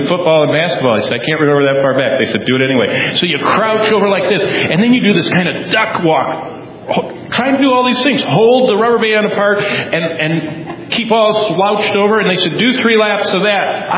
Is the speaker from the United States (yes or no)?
yes; Lansing, Michigan, United States; born or raised there